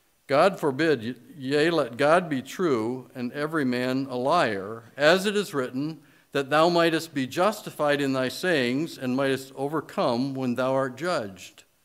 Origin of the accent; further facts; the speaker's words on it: Michigan, United States; I grew up in Michigan where we say err.